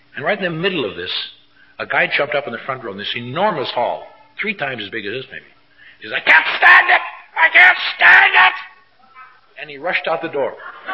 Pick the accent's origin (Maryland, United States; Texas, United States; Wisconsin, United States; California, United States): Wisconsin, United States